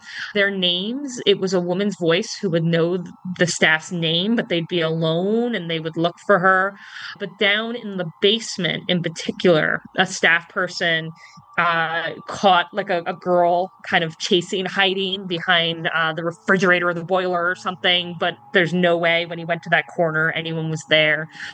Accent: Ireland; oh, well, I'm Irish and you're Irish.

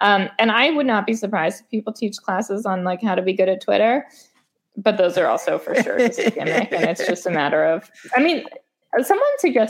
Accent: New York, United States; also born or lived in California; Yes, I'm from New York, and I lived in California for probably like 6 of the last 12 years

